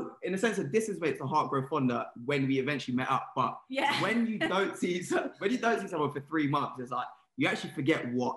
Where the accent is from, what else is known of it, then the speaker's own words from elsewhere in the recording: London, United Kingdom; Obviously, she's from London, I'm from London